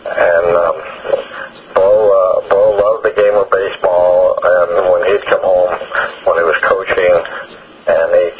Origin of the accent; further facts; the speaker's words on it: Barberton, Ohio, United States; also born or lived in Zanesville; Well, I was born in Zanesville, Ohio, like you said, and then we moved to Barberton during the Second World War.